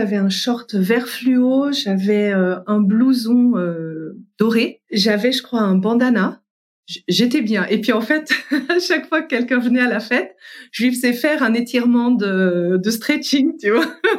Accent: France; now in Switzerland; ça faisait déjà un moment que j'étais en Suisse, je suis française à la base

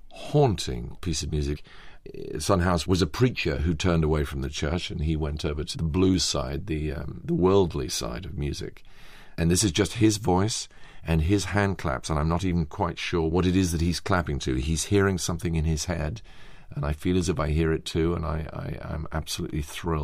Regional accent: England, United Kingdom; luckily for us, being English, it was concealed by the need to actually do something

